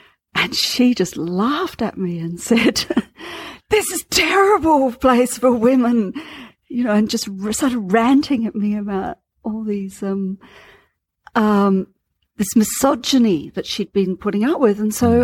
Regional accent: Australia; And I was saying, but I'm an Australian. I'm free to move.

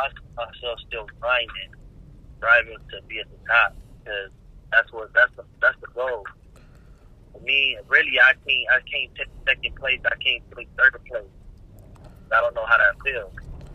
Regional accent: West Coast, United States; even though I'm from the West Coast, everybody, you know, West Coast, we got a certain wave that we ride.

